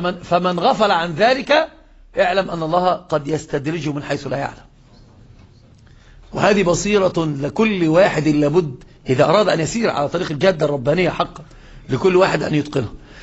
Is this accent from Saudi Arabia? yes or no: no; Egypt; وإحنا عندنا في مصر يقولون اللي ما يعرفك